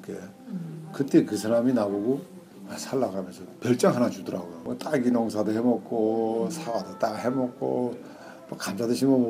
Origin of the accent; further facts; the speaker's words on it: North Korea; now in China; 내 고향의 이름을 따서. 그래서 우리 탈북자들이 나 우리 북경 와서